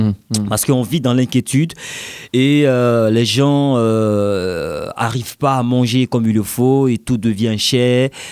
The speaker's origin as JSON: {"language": "French", "country": "Mali", "said": "nous, chez nous, au Mali, les radios sont écoutées plus en langue locale, qui est le Bamanankan, que tout le monde comprend."}